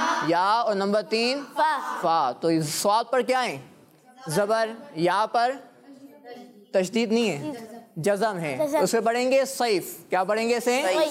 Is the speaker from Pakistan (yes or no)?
yes; Pakistan; اردو ہے. ہم پاکستانی ہیں